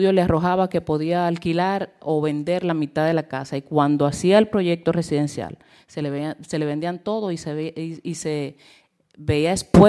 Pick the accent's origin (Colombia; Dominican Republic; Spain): Dominican Republic; Ustedes son como el espejo que uno como dominicano y como representamos el país, pues quisiera verse en unos 20 o 30 años.